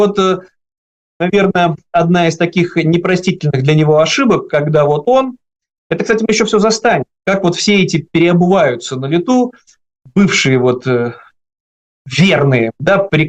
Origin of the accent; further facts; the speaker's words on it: Saint Petersburg, Russia; сам уроженец Ленинграда, это все вот мой родной город